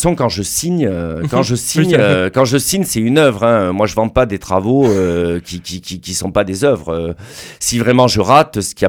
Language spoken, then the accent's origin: French; Bordeaux, Nouvelle-Aquitaine, France; je me rapproche un peu de ma région d'origine. Hein. Moi, je suis de la Gironde, hein, je suis né à Bordeaux.